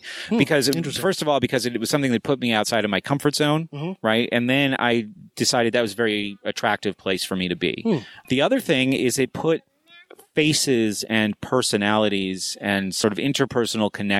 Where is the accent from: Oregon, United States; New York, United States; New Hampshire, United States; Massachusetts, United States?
New Hampshire, United States; Now, I lived in New Hampshire, but I grew up in New Hampshire. You know, I was a Free Stater. I moved away and then joined the Free State Project and moved back. But the best place to live in New Hampshire is where I grew up.